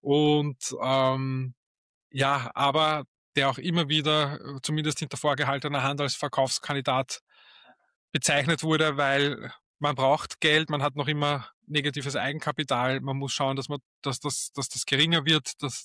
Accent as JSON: {"language": "German", "region": "Vienna", "country": "Austria", "said": "als Wiener"}